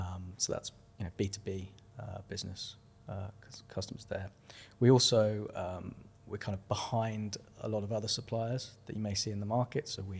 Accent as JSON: {"language": "English", "town": "Birmingham", "region": "West Midlands", "country": "United Kingdom", "lives_now": "London, United Kingdom", "said": "I'm originally from Birmingham, so it worked out really well coming down today."}